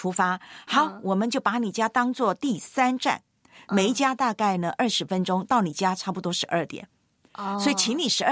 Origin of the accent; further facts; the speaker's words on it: Taiwan; 在我的老家台湾的教会，我的母会呢